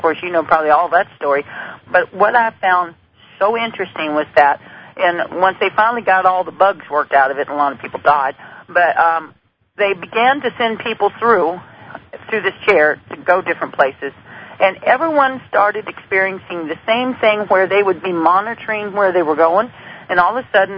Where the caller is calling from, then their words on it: Tennessee, United States; also born or lived in Nashville; from Tennessee. I'm sorry, from the Smoky Mountains of Tennessee.